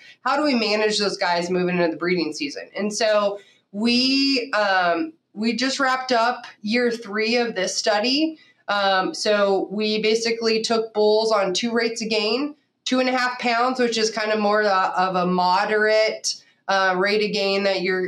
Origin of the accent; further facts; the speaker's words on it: California, United States; So I grew up in Northern California, played sports in high school, volleyball, basketball, softball.